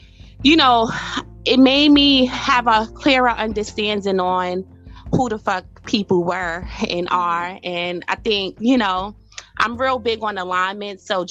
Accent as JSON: {"language": "English", "town": "Brooklyn", "region": "New York", "country": "United States", "tie": "born or raised there", "said": "being born and raised in Crown Heights, Brooklyn"}